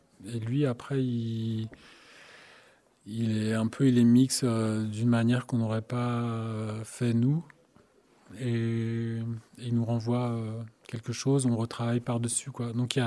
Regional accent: Brussels, Belgium; moi, je viens de Bruxelles, je ne suis pas de Vaour.

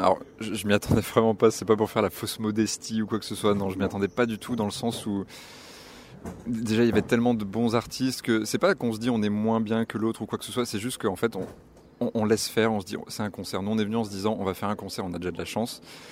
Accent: Lyon, Auvergne-Rhône-Alpes, France; Alors, je viens de Lyon.

